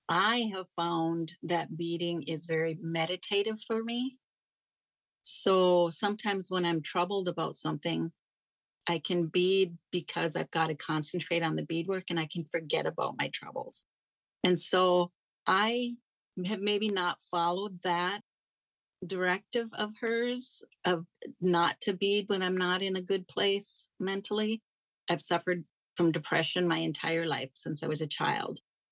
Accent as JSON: {"language": "English", "town": "Mahnomen", "region": "Minnesota", "country": "United States", "tie": "born or raised there", "said": "I was born in Manoman, Minnesota, which is the seat of the county of Manoman County, the biggest city or village in the reservation of White Earth, Minnesota."}